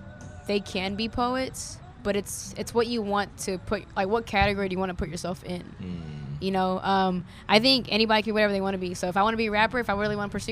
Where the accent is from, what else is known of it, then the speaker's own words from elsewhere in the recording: Oklahoma City, Oklahoma, United States; So I'm from Oklahoma City, and I always tell people, like, I come from like a strict household at the time.